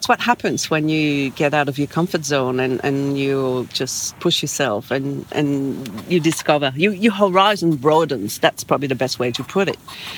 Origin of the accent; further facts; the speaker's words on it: Belgium; first language French; English is a second language; We are, yes. Yep. French is my first language.